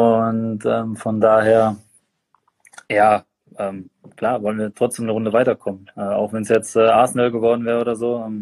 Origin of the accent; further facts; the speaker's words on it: North Rhine-Westphalia, Germany; ich komme ja aus der Nähe von Dortmund, bin ja da groß geworden